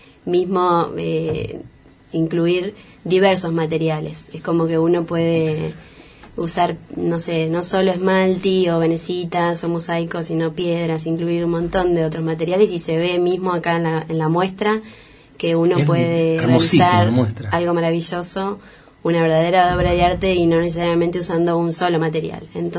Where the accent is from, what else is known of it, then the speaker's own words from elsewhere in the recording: San Pedro, Buenos Aires Province, Argentina; now in Villa General Belgrano, Argentina; Yo soy de San Pedro, nací en San Pedro, provincia de Buenos Aires